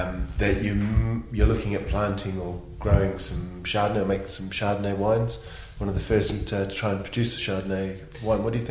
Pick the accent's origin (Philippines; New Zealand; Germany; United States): New Zealand; now in United Kingdom; I moved over to the UK from New Zealand, and when I heard about English wine, I was a bit shocked and a bit worried. I'd met a few crazy New Zealand winemakers in the past